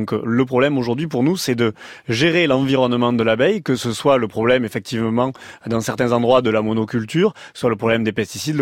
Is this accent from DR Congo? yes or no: no; France; chez nous, en France